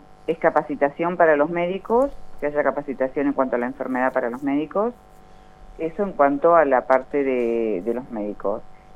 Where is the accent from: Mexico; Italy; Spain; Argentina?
Argentina; Comodoro Rivadavia, Chubut; De hecho, nosotros somos de Chubut, de Comodoro Rivadavia, y acá no hay un especialista que sea de esto.